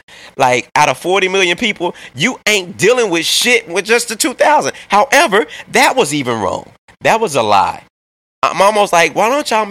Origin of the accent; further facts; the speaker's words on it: Arkansas, United States; I'm from Arkansas originally.